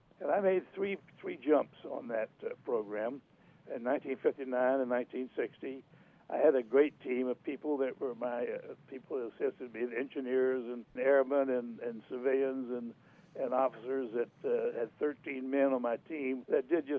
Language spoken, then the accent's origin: English; Orlando, Florida, United States; Welcome. I'm from Orlando, Court, but it's nice talking to you.